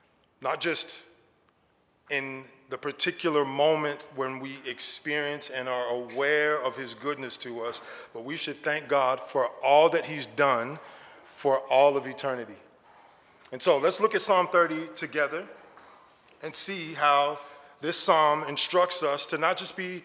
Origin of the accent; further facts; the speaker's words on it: United States; now in Canada; I've been here in Canada for 14 years, but I'm an American, don't hold it against me.